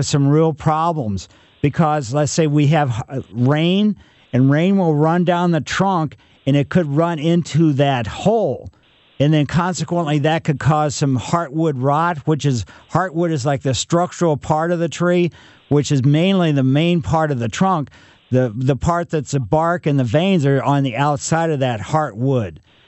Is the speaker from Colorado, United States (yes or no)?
no; Ellisville, Missouri, United States; So, yeah, I mean, growing up in Ellisville, there was Fitzer's.